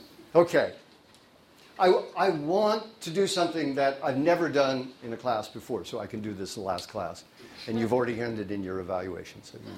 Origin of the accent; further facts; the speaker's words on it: San Francisco, California, United States; I was born in San Francisco on December 18th, 1943, so during the war, the only war we talk about of our generation. And we lived on Liberty Street near Mission Dolores.